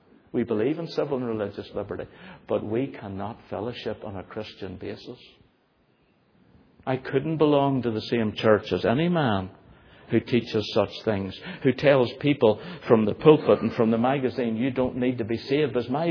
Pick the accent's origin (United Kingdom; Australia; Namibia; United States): United Kingdom; Belfast, Northern Ireland; I grew up in East Belfast.